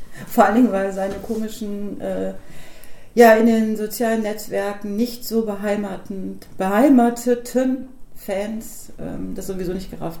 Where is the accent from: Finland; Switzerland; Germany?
Germany; North Rhine-Westphalia; born there; ich bin gebürtig aus Nordrhein-Westfalen.